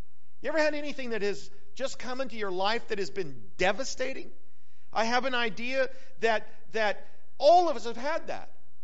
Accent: New Mexico, United States; Over the years growing up in New Mexico, we seen a lot of snakes meet their fate.

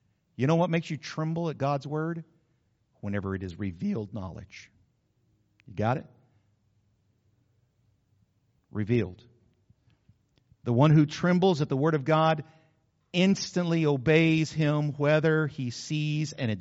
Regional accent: New Mexico, United States; I grew up in New Mexico where there are a lot of cattle ranched in New Mexico.

